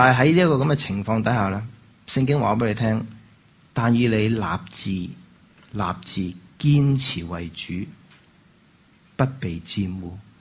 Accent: China; now in Pleasanton, United States; 今日你喺美国生活，大家都喺美国生活系咪？Pleasanton。咁我哋都好多时保存我哋中国人嘅文化㗎啦。

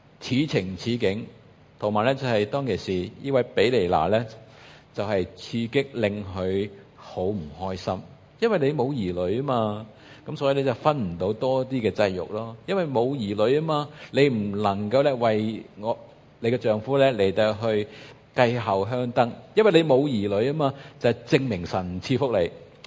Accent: Hong Kong

